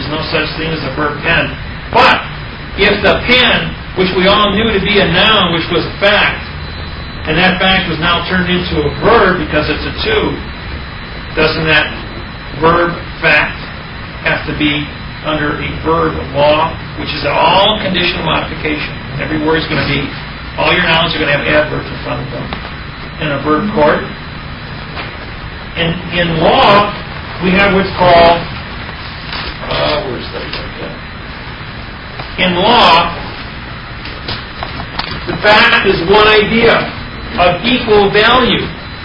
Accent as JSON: {"language": "English", "region": "Wisconsin", "country": "United States", "said": "I'm not Hawaiian. I'm a white Haole from Wisconsin."}